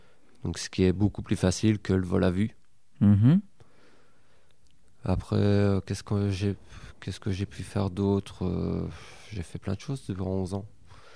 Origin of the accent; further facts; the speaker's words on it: Belgium; now in France; moi, je suis pas concerné, je suis belge.